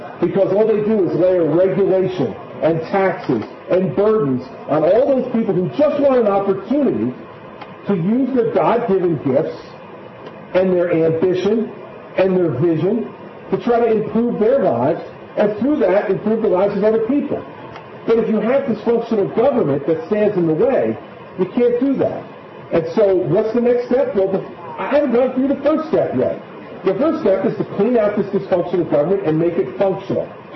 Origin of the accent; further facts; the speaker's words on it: New Jersey, United States; I'm from Jersey, man.